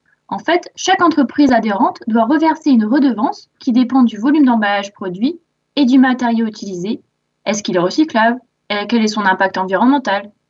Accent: Grand Est, France; Chez moi, en Alsace, tout ce qui est finalement emballage plastique, sauf le film alimentaire, on le met dans la poubelle de tri.

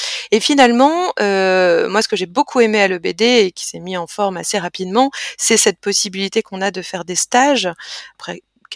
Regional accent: Hauts-de-France, France; tout en sachant que je suis nordiste

